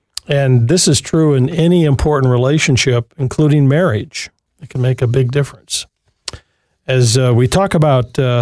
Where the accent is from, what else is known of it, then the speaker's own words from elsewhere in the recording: Berkley, Michigan, United States; My hometown, I grew up there. 12 Mile and Woodward, Berkeley. Went to Anderson Junior High School.